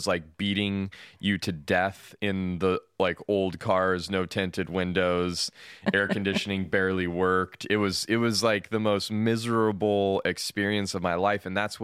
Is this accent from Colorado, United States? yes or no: yes; Colorado, United States; I was always in very close proximity to the desert growing up because I lived on the western slope of the Rockies where the Utah desert runs into the foothills